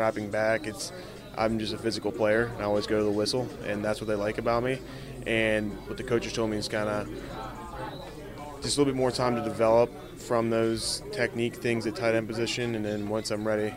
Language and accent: English; Pittsburgh, Pennsylvania, United States; growing up in Pittsburgh, now I'm staying here.